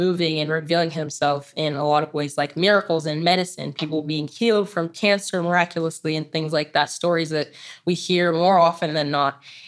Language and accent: English; United States; born there